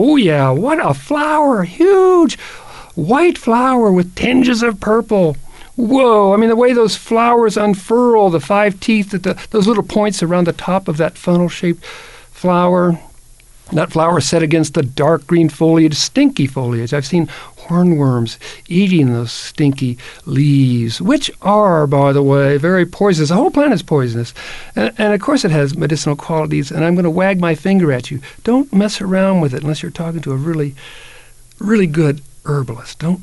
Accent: Kentucky, United States; When I was a kid, I heard that there were, this was a kid growing up in Kentucky

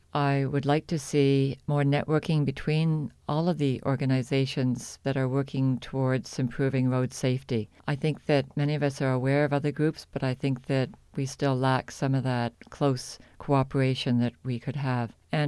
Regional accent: Canada; moved away as an adult; No, I'm from Canada.

